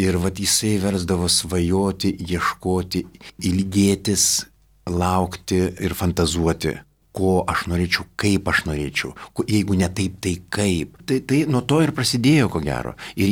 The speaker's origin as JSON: {"language": "Lithuanian", "town": "Klaipėda", "region": "Klaipėda County", "country": "Lithuania", "moved": "as an adult", "lives_now": "Vilnius, Lithuania", "said": "aš Klaipėdoje baigiau tą muzikos technikumą tuo metu ir atvažiavom čia į Vilnių įstoti, tai mes klaipėdiečiai"}